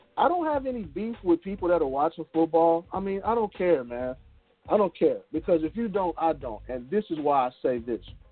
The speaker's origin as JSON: {"language": "English", "town": "Chicago", "region": "Illinois", "country": "United States", "said": "And she was watching the Bears, of course, because we're from Chicago. So Walter Payton."}